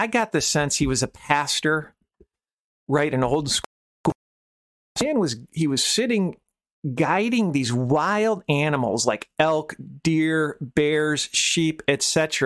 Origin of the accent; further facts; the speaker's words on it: Michigan, United States; So I grew up in Michigan, and if you went to Lake Michigan, you would see boats and sailboats docked by the beach.